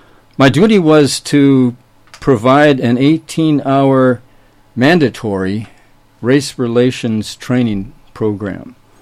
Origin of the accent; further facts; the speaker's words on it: Minnesota, United States; As I mentioned, I was born and raised in Minnesota and entered the Air Force Academy in 1965